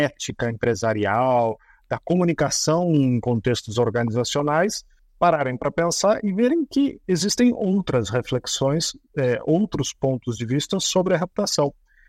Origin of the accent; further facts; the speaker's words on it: Botucatu, São Paulo, Brazil; Eu sou lá de Botucatu, interior de São Paulo, cidade, o centro, pivotal do centro-oeste paulista, né?